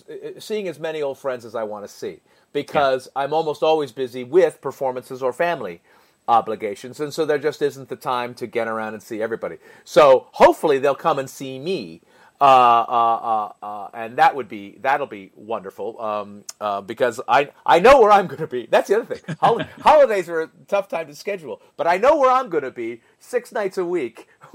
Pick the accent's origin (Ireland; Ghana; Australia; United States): United States; Piedmont, California; also born or lived in San Francisco; It's funny, Piedmont, where I grew up, is my hometown, although I was born in San Francisco. I'm a fifth-generation San Franciscan.